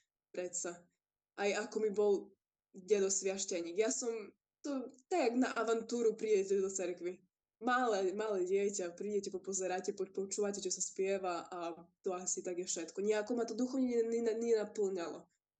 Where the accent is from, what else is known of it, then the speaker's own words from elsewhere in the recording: Bardejov, Prešov Region, Slovakia; Vyrastala som v Bardejove, áno.